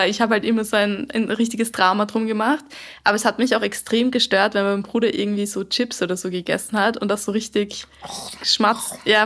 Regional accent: Austria; born or raised there

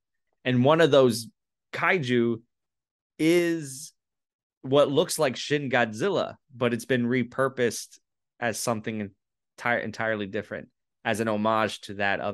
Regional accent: United States; Maybe it's because like me as an American who don't have access to this stuff as much as domestic Japanese audiences

